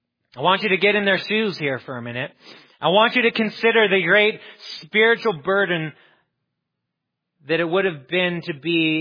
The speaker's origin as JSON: {"language": "English", "region": "Nevada", "country": "United States", "said": "that as Nevadans, we sort of believe in being Nevadans, right?"}